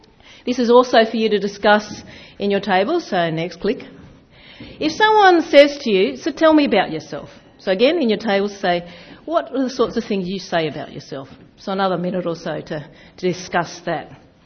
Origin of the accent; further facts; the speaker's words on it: Australia; now do I sound like an Aussie? Yes. Yeah. I'm an Australian, an ABC, Australian born Chinese. And I'm a fourth generation. But on my dad's side, he's from Malaysia, also Chinese. Do I speak Chinese? No, I don't speak Chinese.